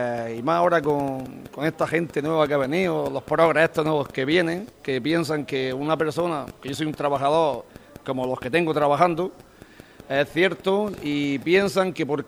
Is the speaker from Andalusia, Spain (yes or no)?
yes; Berja, Andalusia, Spain; En Berja somos, nos dicen los cubanos, correcto, sí, somos los cubanos.